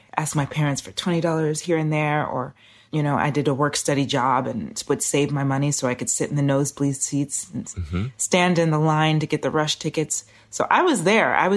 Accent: Washington, United States; because I'm from Washington State, it's often gray and rainy.

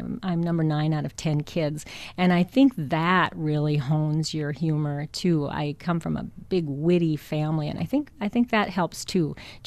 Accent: Midwest, United States; because I'm from the Midwest, so I just can't be mean.

